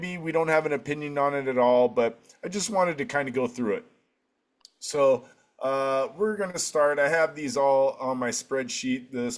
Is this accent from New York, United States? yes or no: no; California, United States; I tell them I love this weather. I'm from California.